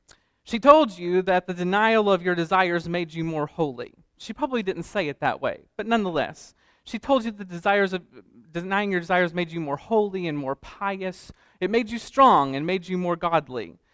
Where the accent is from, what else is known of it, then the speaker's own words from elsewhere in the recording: Colorado, United States; I am from Colorado, so caffeine may be acceptable everywhere, marijuana only in a few places in America.